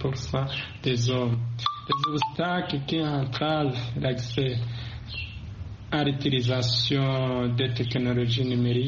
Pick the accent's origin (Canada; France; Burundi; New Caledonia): Burundi; Par exemple, chez nous au Burundi